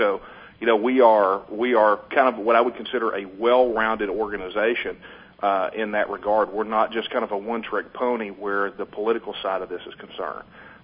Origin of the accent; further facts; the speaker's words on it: Texas, United States; there's a certain pride that goes along with it and a certain national sense that goes along with being a Texan.